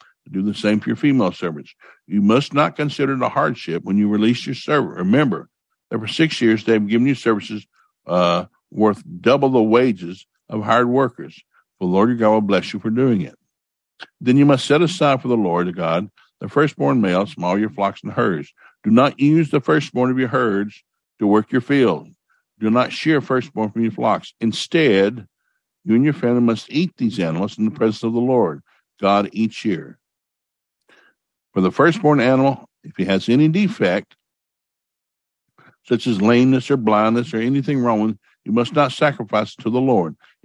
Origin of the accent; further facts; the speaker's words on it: the South, United States; And so I grew up in the South. We ate pork all the time.